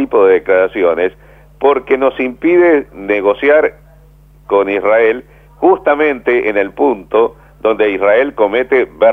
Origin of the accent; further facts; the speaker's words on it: Argentina; cómo me sentiría yo como argentino